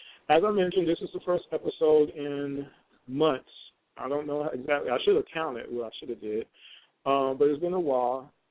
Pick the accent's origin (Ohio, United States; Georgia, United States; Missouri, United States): Georgia, United States; Atlanta; I'm from Atlanta. Everybody knows this. Most people do.